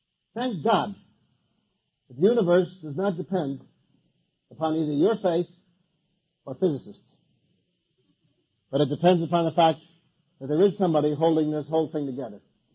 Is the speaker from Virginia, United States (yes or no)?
no; Brooklyn, New York, United States; I come from Brooklyn. My neighborhood, there are only two kinds of people, the quick and the dead.